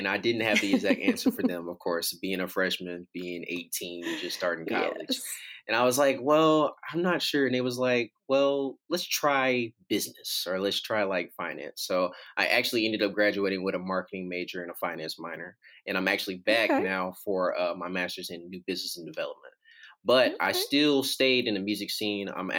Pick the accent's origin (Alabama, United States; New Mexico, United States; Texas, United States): Alabama, United States; Trussville; So I'm originally from Trustville, Alabama. It's right outside of Birmingham. I went to Trustville High School.